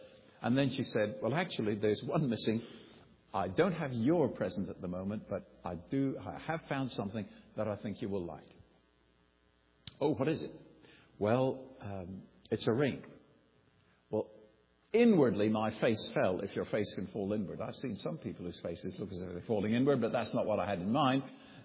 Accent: Guernsey; My first job after leaving school was to work, was born and raised in the Channel Island of Guernsey, was to work in the Attorney General's office

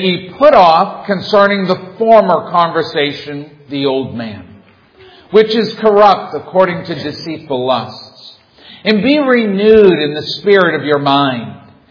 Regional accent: Massachusetts, United States; She grew up in Texas. I grew up in Massachusetts.

